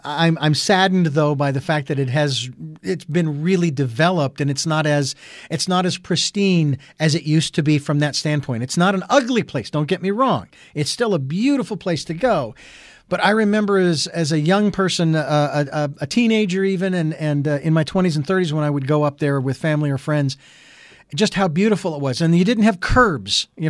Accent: Phoenix, Arizona, United States; I was born and raised in Phoenix, so I'm familiar with 110 degrees.

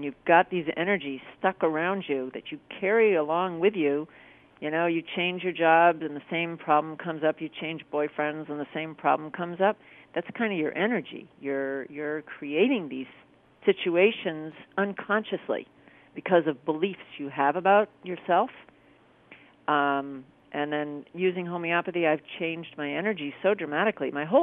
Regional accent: Massachusetts, United States; I'm from the Boston area, and it's intellectual, it's academic, and it's I personally was raised pretty close to atheist

